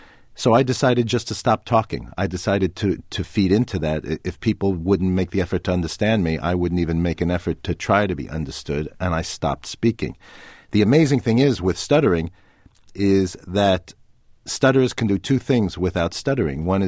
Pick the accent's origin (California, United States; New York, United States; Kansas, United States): New York, United States; New York City; because growing up in New York City, I actually never even saw a cow until I went to college in Maryland.